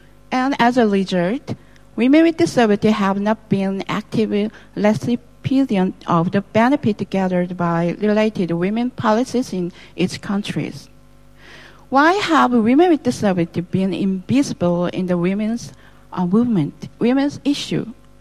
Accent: South Korea; English is a second language; I'm from Korea. I am a woman with disabilities on the electronic wheelchair

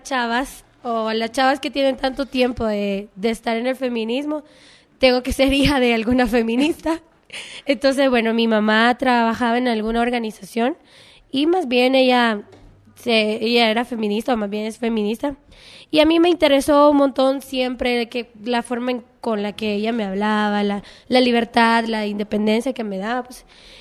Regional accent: Honduras; soy de Honduras y en Honduras pues lo que tratamos de hacer es un boletín

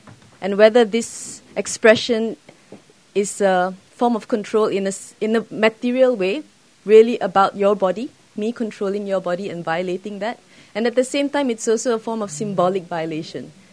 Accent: Malaysia; I'm from Malaysia.

